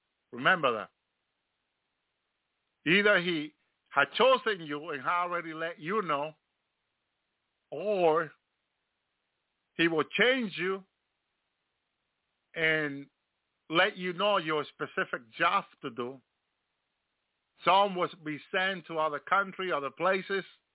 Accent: Dominican Republic; I'm from the Dominican Republic, but he didn't show me sending me to the Dominican Republic.

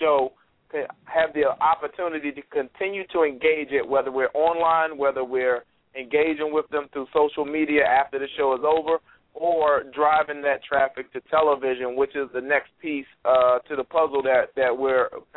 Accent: Washington, District of Columbia, United States; My hometown, Washington, D.C., is a strong possibility.

